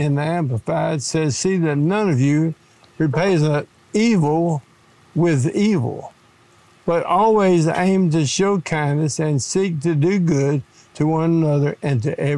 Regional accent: Georgia, United States; Well, I'm from Georgia. We don't have any snow. We don't have any mountains.

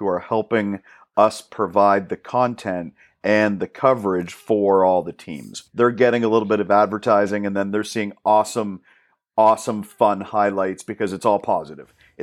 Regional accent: Kitchener-Waterloo, Ontario, Canada; So I'm from Kitchener-Waterloo. I went to school here. I went to Forest Heights Collegiate is where I went to high school. And then I went to Wilfrid Laurier University after that.

